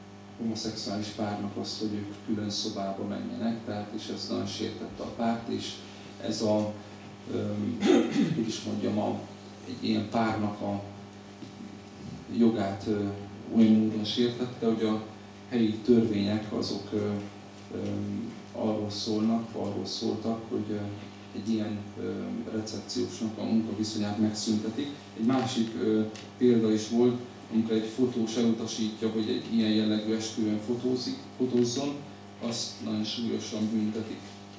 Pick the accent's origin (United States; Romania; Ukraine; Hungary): United States; Én ezt zsidóként és amerikaiként elfogadhatatlannak tartom.